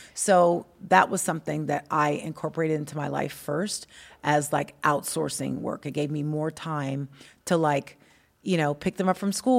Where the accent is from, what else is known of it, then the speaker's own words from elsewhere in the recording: California, United States; That's not really a California thing. Like I'm from California.